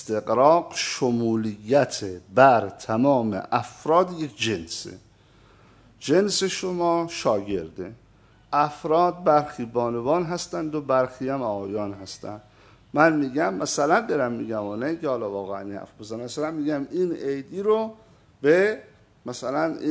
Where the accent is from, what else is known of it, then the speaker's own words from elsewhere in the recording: Iran; حالا ما همه ایرانی هستیم